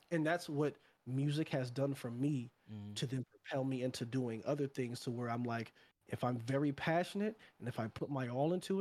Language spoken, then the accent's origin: English; New York, United States; Because, you know, we're from New York.